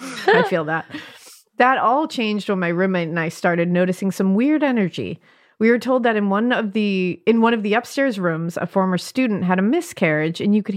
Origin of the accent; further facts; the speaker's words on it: New Jersey, United States; I was born and raised in New Jersey, but decided to go to the same school where my dad had gone to college.